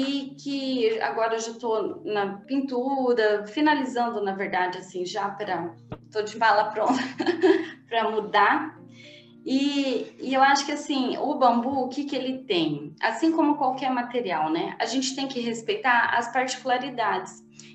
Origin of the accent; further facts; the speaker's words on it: Brazil; nós, como brasileiros, saímos na frente, por causa do tanto de recurso natural, por causa da nossa natureza mesmo